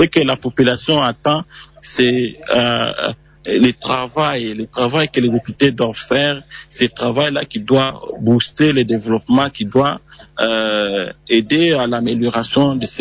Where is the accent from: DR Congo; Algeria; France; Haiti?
DR Congo; comme vous le savez, nous sommes des Africains, nous sommes des Congolais, nous sommes des Castaïens.